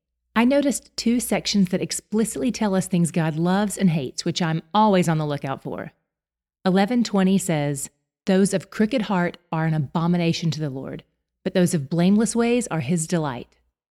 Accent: the South, United States; And I grew up in the South where they say it this way, You can't pour it out without getting a little on you.

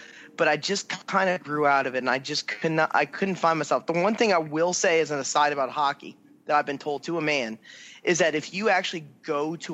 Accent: the South, United States; Like I'm from the South, you know, and it's like I didn't watch a lot of hockey.

